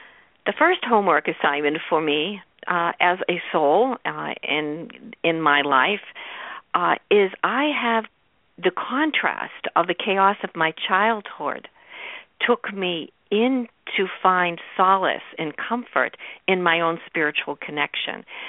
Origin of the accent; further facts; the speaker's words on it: Boston, Massachusetts, United States; I grew up in Boston in a really crowded neighborhood.